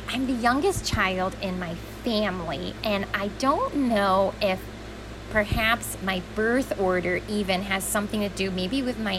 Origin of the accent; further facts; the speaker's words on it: New York, United States; I am originally from Western New York, specifically a small rural town outside of Rochester, New York, where I currently reside with my husband.